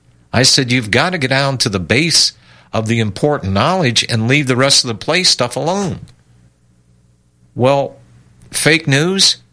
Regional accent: Pennsylvania, United States; born there; Alan, you know, I was born in Pennsylvania. And I wasn't born in the South, but I've been adopted by the Southerners

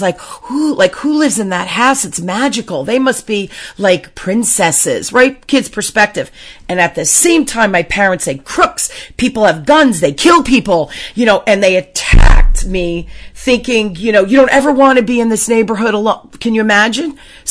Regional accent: Newark, New Jersey, United States; I grew up in Newark, which is not a nice neighborhood in New Jersey, and it was during the riots

